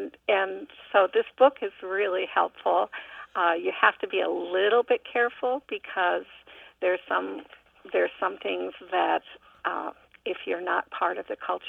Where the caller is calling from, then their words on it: Milwaukee, Wisconsin, United States; from Milwaukee.